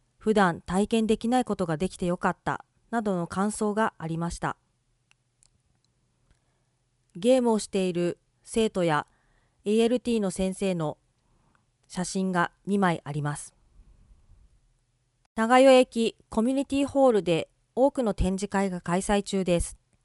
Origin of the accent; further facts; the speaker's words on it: Connecticut, United States; Japanese is a second language; now in Japan; 私はアメリカの東海岸にあるコネチカット州出身です。私の家はニューヨーク市から1時間ほどのところです。